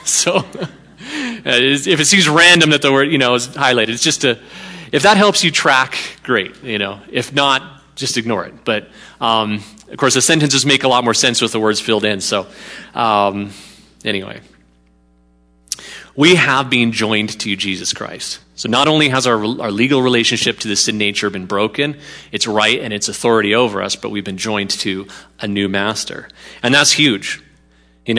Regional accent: Canada; many of you know, I am a Canadian citizen. My family are all Canadian citizens

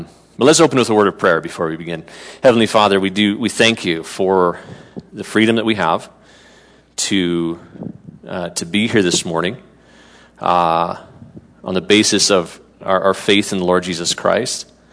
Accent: Canada; now in United States; I am a Canadian citizen still, but living here on a temporary work visa and happy to be here

